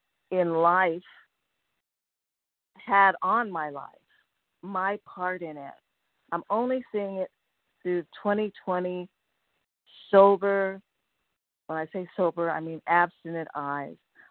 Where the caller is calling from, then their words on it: Laguna Hills, California, United States; a compulsive overeater, and I'm calling from Laguna Hills in Southern California.